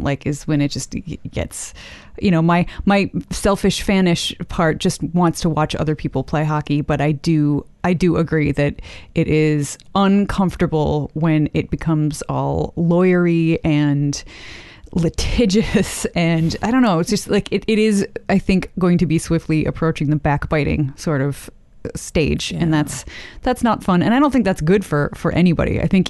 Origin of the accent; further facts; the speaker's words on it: United States; now in Canada; even though I live in Canada and I'm from the United States.